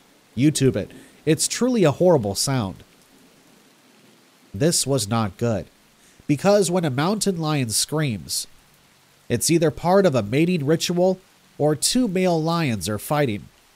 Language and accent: English; California, United States; I grew up in the Sierra Nevadas. It's a really beautiful part of the world with sprawling pines, rugged mountains, and crystalline lakes.